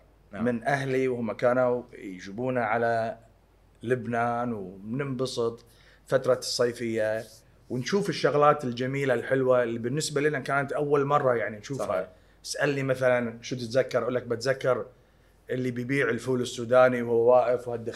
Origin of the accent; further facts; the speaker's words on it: Kuwait; طفولتي أكيد ببلدي بالكويت. نعم. أنا انخلقنا وانولدنا وتربينا وعشنا بالكويت